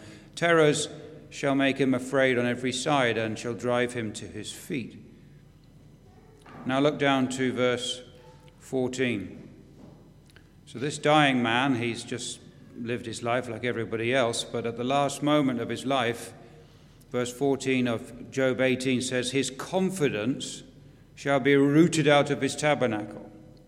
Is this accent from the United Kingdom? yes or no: yes; England, United Kingdom; I'm from England.